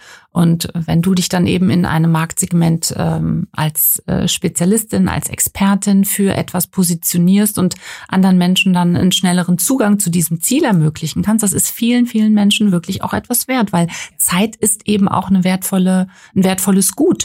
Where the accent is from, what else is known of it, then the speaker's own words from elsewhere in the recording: Limburg an der Lahn, Hesse, Germany; Jetzt von uns, wir kommen ja aus Limburg an der Lahn